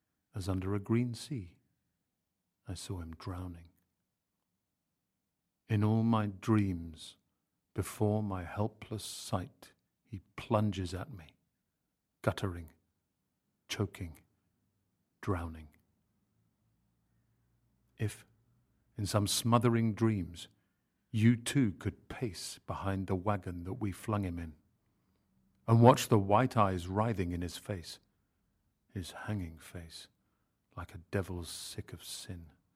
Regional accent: United Kingdom; I can't help it. I'm British.

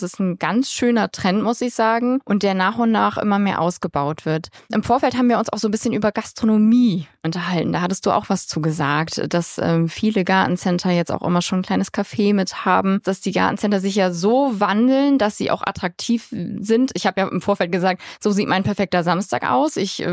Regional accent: Bremen, Germany; ich komme ja aus Bremen und arbeite in Oldenburg

